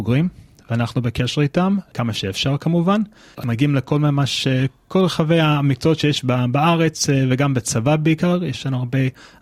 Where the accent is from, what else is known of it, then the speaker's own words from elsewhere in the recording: United States; Hebrew is a second language; now in Israel; אני גדלתי בארצות הברית, אם זה לא ידוע לכם לפי המבטא, לפי העברית.